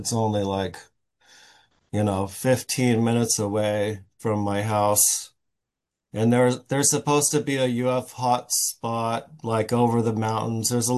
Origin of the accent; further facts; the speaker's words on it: Vermont, United States; born there; But so I was born in Vermont